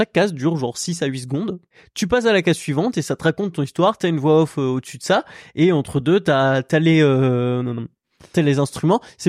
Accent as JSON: {"language": "French", "town": "Lyon", "region": "Auvergne-Rhône-Alpes", "country": "France", "said": "Tu vois, on est de Lyon."}